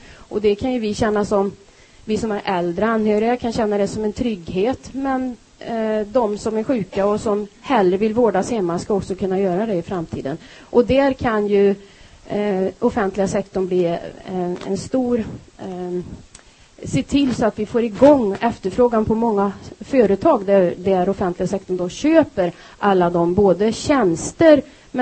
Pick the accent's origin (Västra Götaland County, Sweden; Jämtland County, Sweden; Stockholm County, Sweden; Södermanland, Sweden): Västra Götaland County, Sweden; Skövde; jag är från Skövde, alltså skaraborgare, sitter i trafikutskottet